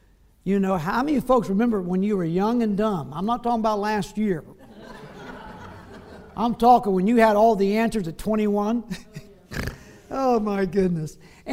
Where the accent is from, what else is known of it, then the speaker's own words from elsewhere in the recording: Australia; also born or lived in United States; I'm an Aussie as well as a Yank